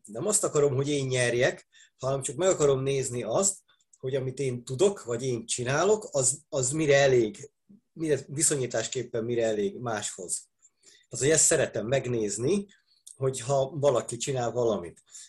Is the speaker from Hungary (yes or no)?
yes; Budapest, Hungary; Pesti. Nekem még a nagyszüleim is pestiek voltak.